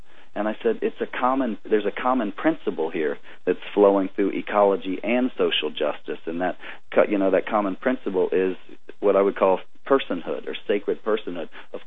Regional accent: the South, United States; as Daniel said, I am from the South, and I was always deeply interested in issues of racial justice and racial healing.

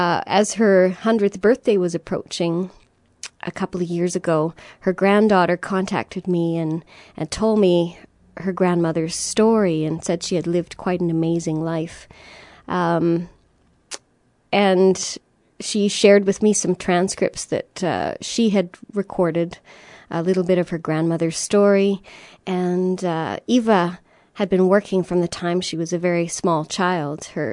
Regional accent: Canada; also born or lived in Scotland; You know, I was born in Scotland, and my family emigrated to Canada when I was a wee bairn.

